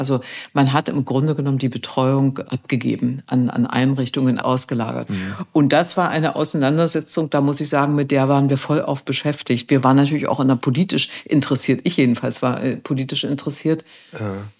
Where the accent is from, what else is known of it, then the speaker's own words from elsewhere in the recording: Germany; Ich bin in der DDR groß geworden.